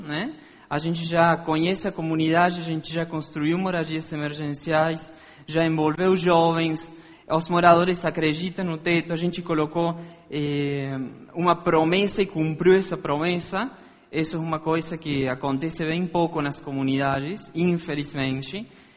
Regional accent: Argentina; Portuguese is a second language; moved away as an adult; now in Brazil; Vocês vão perceber que eu não tenho sotaque de brasileiro, eu, como ele falou, sou argentino. Como ele falou, eu cheguei no Brasil no ano passado.

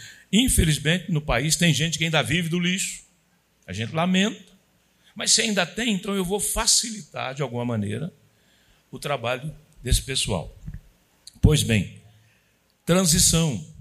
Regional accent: Muzambinho, Minas Gerais, Brazil; born there; Eu sou mineiro de nascimento. Nasci numa pequena cidade lá no sul de Minas, chamada Muzambinho.

